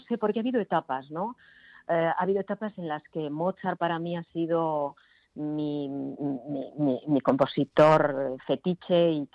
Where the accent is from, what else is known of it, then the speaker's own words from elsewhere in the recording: Navarre, Spain; La verdad es que, lógicamente, soy navarra y entonces, tengo energía